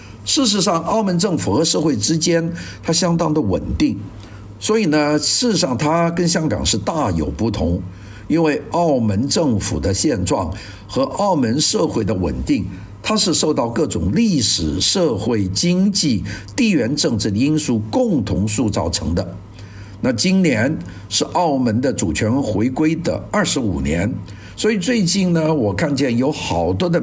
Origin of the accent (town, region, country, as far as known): Guangdong, China